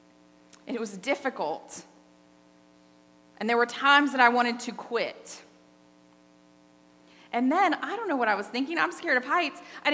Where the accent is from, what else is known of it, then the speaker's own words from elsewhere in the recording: Charleston, South Carolina, United States; I was from Charleston. Zero sea level.